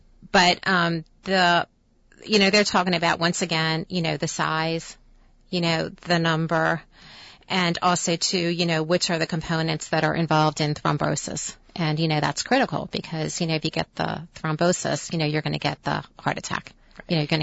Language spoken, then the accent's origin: English; Mount Airy, United States; I noticed that you're from Mount Airy, and that's also my hometown.